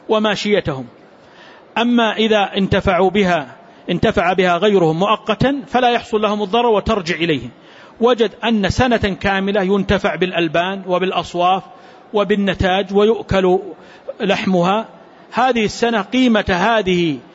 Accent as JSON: {"language": "Arabic", "country": "Saudi Arabia", "said": "لأن أحكام القضاة عندنا في المملكة العربية السعودية ولله الحمد مستمدة ومعتمدة على الكتاب والسنة"}